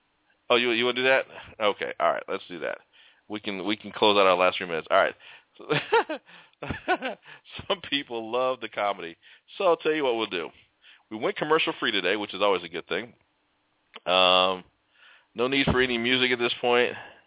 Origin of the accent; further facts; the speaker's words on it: Galesburg, Illinois, United States; I drove down to my hometown of Galesburg, Illinois. Woo! Kudos to Galesburg, Illinois.